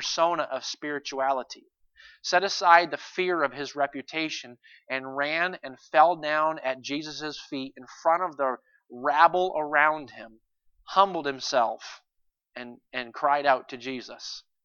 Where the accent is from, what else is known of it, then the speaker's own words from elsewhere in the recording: Maine, United States; Now, I understand that we're in Maine and I grew up in Maine